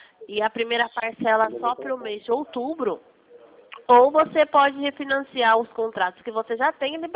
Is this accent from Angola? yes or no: no; São Paulo, Brazil; Não sou de Caxias, eu sou de São Paulo